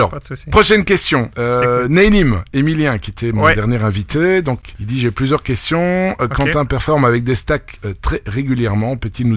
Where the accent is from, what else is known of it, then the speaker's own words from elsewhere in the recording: Brussels, Brussels-Capital Region, Belgium; mais bon, je suis bruxellois